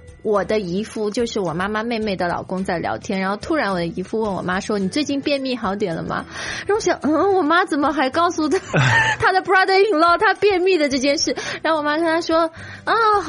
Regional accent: China; 那比如我们中国人和外国人在交谈的时候

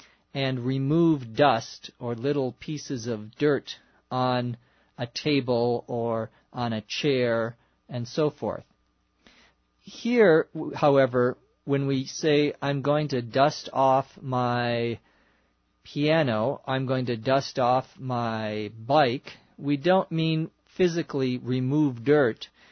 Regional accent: Los Angeles, California, United States; from Los Angeles.

